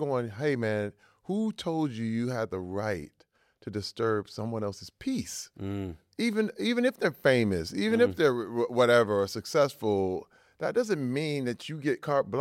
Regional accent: Flint, Michigan, United States; now in Los Angeles, United States; I grew up in Flint, Michigan, which was really gangster.

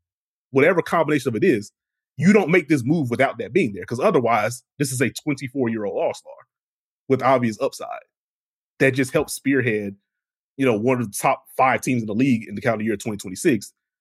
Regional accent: South Carolina, United States; now in Charlotte, United States; born and raised in South Carolina, like 30-ish minutes away from Charlotte, have lived in Charlotte now for the last 5 years.

